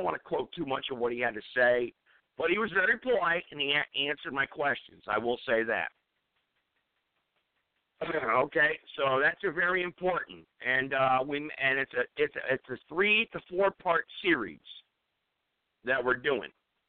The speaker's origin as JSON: {"language": "English", "region": "Connecticut", "country": "United States", "tie": "born or raised there", "said": "a spokesman from the Department of Corrections, maybe in my home state, the state of Connecticut"}